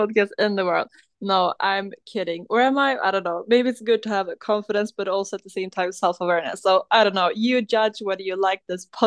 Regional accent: Sweden; I am from Sweden here, the boring country.

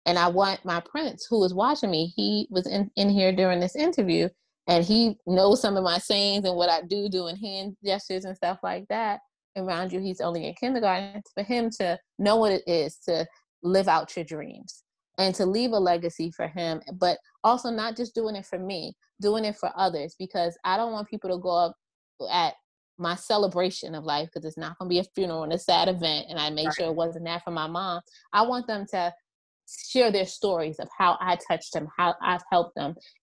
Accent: New York City, New York, United States; also born or lived in Philadelphia, United States; now in Washington, United States; because I grew up in the Bronx, Co-op City to be exact, Section 5. And I went to undergrad in Philly, then I moved to the DMV area, and now I live in DC

